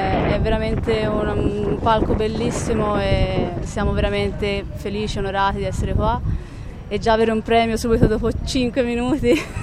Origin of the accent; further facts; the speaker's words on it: Florence, Tuscany, Italy; Sono di Firenze